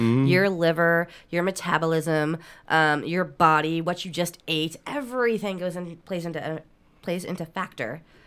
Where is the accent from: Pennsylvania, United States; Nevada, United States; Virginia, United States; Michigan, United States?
Nevada, United States; Las Vegas; I've been born and raised in Vegas, so I know so many places in town that are great to eat